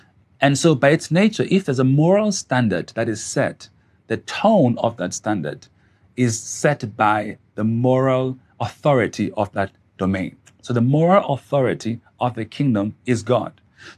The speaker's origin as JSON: {"language": "English", "town": "Gqeberha", "region": "Eastern Cape", "country": "South Africa", "said": "I hail from Eqebega, formerly known as Port Elizabeth. I married with two children. Son is 12. My daughter is 9. I'm a minister of the gospel"}